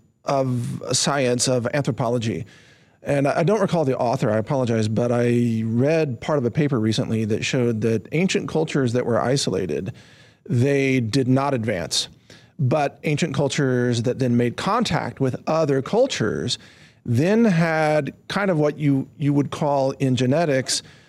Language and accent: English; United States; And I just want to say that as an American.